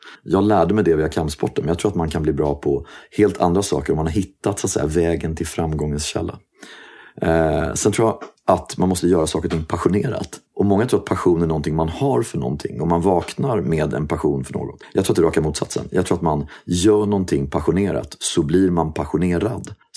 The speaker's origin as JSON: {"language": "Swedish", "town": "Sundbyberg", "region": "Stockholm County", "country": "Sweden", "tie": "born or raised there", "said": "Men jag växte upp i Hallonbergen. Jag växte upp i Ursvik, en bit härifrån. Jag gick i Hallonbergsskolan."}